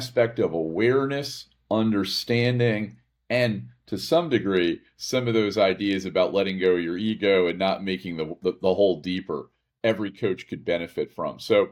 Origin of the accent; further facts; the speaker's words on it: United States; I'm the American and Jeff's the Canadian